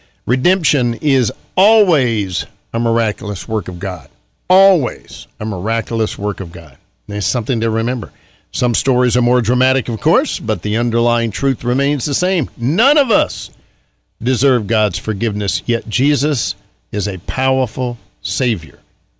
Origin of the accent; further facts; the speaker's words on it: North Carolina, United States; in my hometown in North Carolina, we had some folks